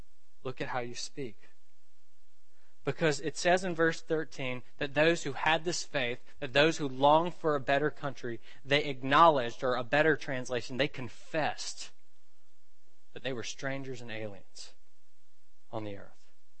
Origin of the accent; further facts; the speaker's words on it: Memphis, Tennessee, United States; Where is my home? How much do I identify with the fact that I'm from Memphis or a southerner or whatever?